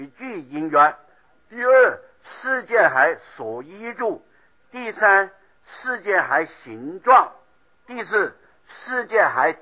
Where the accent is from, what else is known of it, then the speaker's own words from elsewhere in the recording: China; 我们中国人的这个头脑比较简单呢